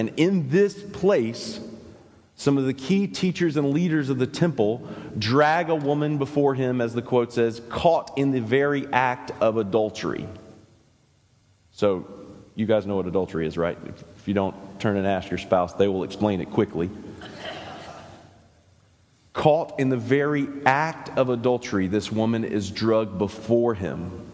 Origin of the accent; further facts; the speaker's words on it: Deep South, United States; Now, I'm from the Deep South, and pastors have for a long time had great hypotheses about what Jesus might have written in the ground there.